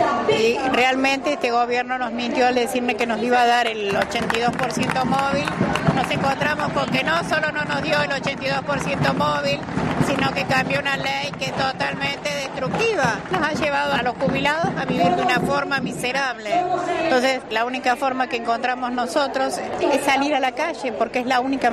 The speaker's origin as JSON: {"language": "Spanish", "town": "La Cumbre", "region": "Córdoba", "country": "Argentina", "said": "Soy de La Cumbre"}